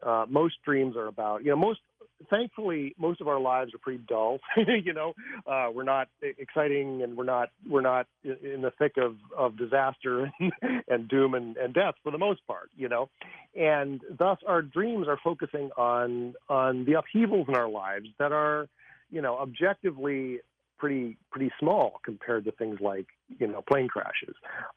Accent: Lakewood, Colorado, United States; I was driving down a street near where I grew up in Lakewood, Colorado as a child.

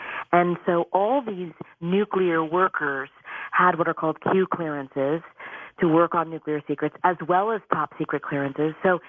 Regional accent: Connecticut, United States; I know it's Nevada, but I'm from Connecticut, and it's like I can't say Nevada.

